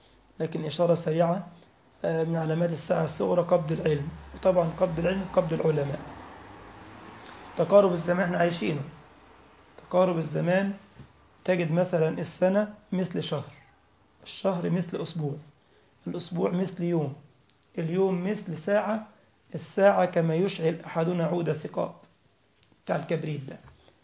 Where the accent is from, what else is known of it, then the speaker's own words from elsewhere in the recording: Egypt; ده كان مغني عندنا في مصر